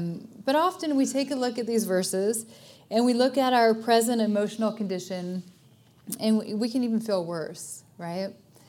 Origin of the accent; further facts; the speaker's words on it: Colorado, United States; We're originally from Colorado, so getting to know the California area has been brand new.